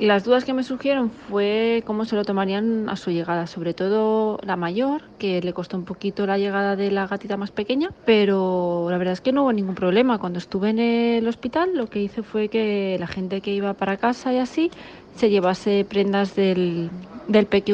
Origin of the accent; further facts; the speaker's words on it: Barcelona, Catalonia, Spain; soy de Barcelona